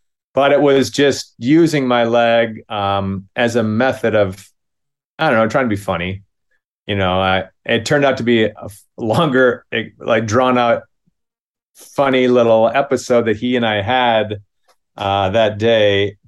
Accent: Minneapolis, Minnesota, United States; And I said, I'm from Minneapolis.

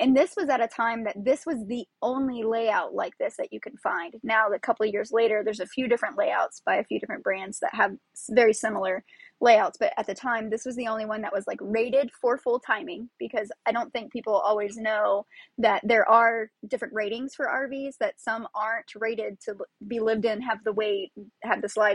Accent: Florida, United States; We're from Florida.

